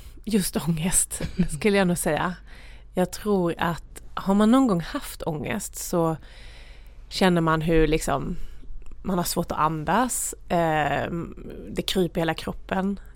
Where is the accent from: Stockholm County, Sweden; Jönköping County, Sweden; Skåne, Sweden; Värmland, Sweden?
Jönköping County, Sweden; ett småföretagarkultur med Gnosjöandan och massa industrier och sådär. Mm. Så där växte jag upp i ett myller av ta sig för saker